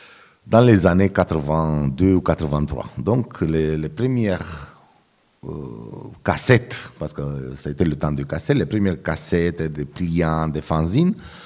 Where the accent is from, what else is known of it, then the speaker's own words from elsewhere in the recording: Craiova, Dolj, Romania; born there; French is a second language; Je suis né à Craiova.